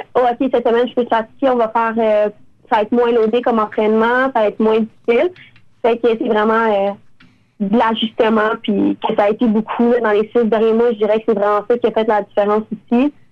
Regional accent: Quebec City, Quebec, Canada; now in Montreal, Canada; moi je suis originaire de Québec, j'ai tout le temps passé à Québec

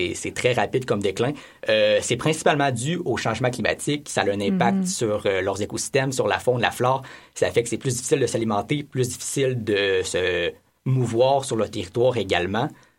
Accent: Quebec, Canada; surtout dans mon coin de pays, en Abitibi-Témiscamingue.

